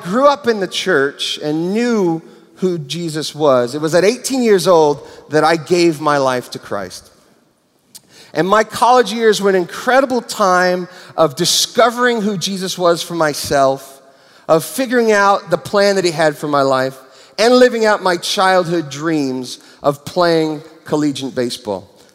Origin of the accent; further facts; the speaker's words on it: New York City, New York, United States; I grew up in New York City, in Brooklyn, and I was a paper boy